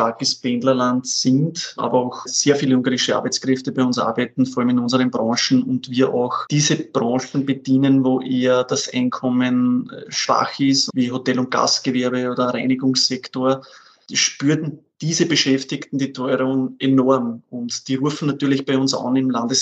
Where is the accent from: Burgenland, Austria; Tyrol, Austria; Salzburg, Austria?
Burgenland, Austria; Mein Heimatland und ein wunderschönes Bundesland in Österreich.